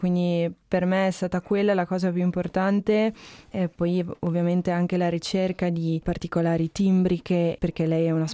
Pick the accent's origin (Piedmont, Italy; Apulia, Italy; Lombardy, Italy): Lombardy, Italy; Milan; also born or lived in Lecco; Ma io sono nata a Milano, Milano è la mia città del cuore, ci ho vissuto 10 anni, poi purtroppo per motivi familiari ci siamo spostati a Lecco.